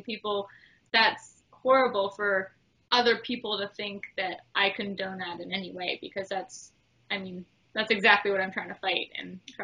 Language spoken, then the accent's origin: English; Canada; and I'm Canadian, so we didn't even have Outdoor Channel growing up because you don't have it in Canada.